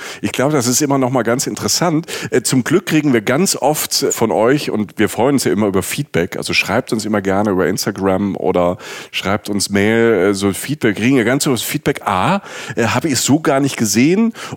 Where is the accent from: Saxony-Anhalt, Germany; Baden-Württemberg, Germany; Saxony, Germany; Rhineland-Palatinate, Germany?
Rhineland-Palatinate, Germany; Es ist nicht aus dem Burgenland, es ist aus der Pfalz, aus der Südpfalz, wo ich herkomme